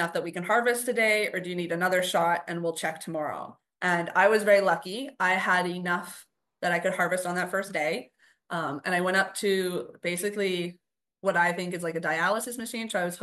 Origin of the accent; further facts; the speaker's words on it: Ontario, Canada; moved away; I ended up moving 3,600 kilometers away, so to the other side of Canada, because I'm originally from Ontario.